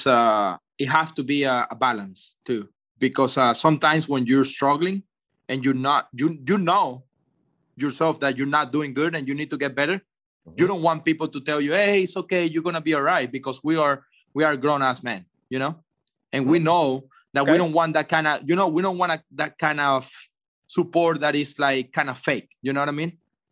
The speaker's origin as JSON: {"language": "English", "country": "Venezuela", "said": "No, in Venezuela, in my home country."}